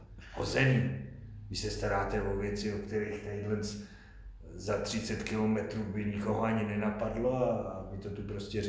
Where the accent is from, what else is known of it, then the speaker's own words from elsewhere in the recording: Roudnice nad Labem, Ústí nad Labem Region, Czechia; Takže si myslím, že to jako hrdost roubničáků, že jsem já z Roubnice, pomalu vymizí.